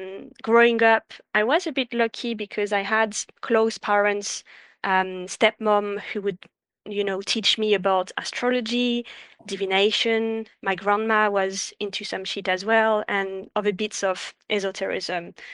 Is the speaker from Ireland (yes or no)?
no; French Alps, France; moved away as an adult; now in United Kingdom; because I was born and raised in the French Alps and I moved to the UK in my 20s.